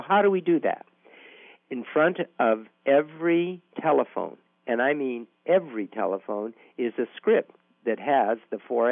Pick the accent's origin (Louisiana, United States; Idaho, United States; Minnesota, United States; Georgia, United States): Louisiana, United States; New Orleans; I am from New Orleans, which is the underwater capital of the world.